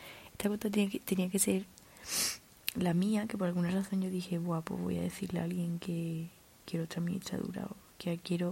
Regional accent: England, United Kingdom; Spanish is a second language; soy inglesa

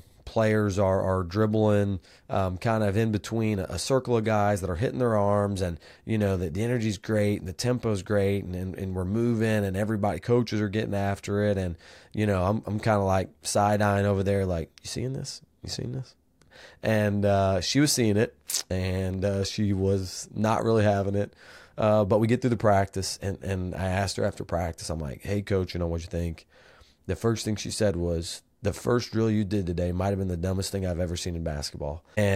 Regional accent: Indiana, United States; Growing up in Indiana

